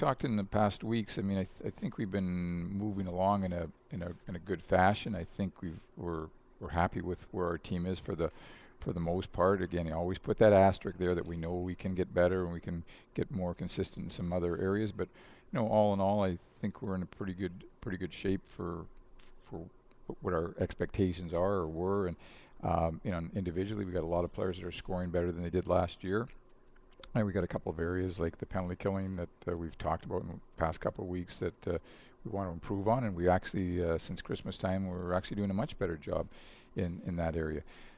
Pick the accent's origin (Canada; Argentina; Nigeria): Canada; now in United States; I was born and raised in Canada